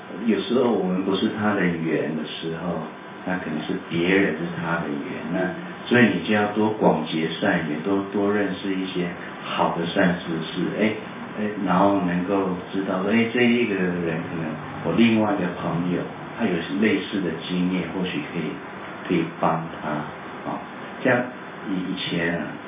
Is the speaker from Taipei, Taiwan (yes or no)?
yes; Taipei, Taiwan; born there; 我可以透露年纪，我1973年在台北出生